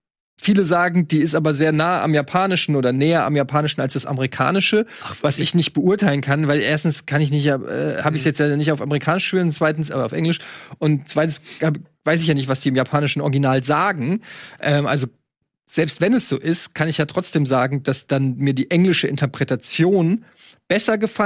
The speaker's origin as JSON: {"language": "German", "country": "Germany", "said": "klingt jetzt bescheuert, dass ich das als Deutscher sage, aber ich finde die deutsche Sprache nicht besonders sexy."}